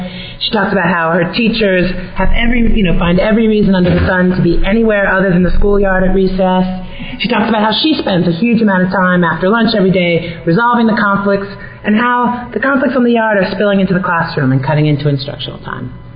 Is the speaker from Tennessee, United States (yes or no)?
no; Washington, District of Columbia, United States; So I'm 47 years old, and I grew up in Washington, D.C.